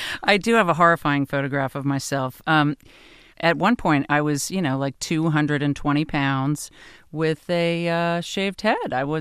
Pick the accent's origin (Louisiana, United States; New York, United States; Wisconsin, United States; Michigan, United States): New York, United States; Nyack; So I grew up near Nyack in Rockland County, New York.